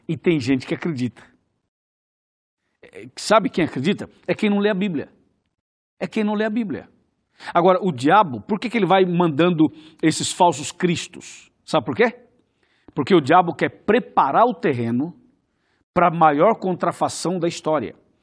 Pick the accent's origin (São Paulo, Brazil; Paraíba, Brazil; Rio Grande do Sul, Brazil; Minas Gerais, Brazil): São Paulo, Brazil; Eu sou do interior da roça, sou do interior de São Paulo. E o meu pai sempre trabalhou com a lavoura.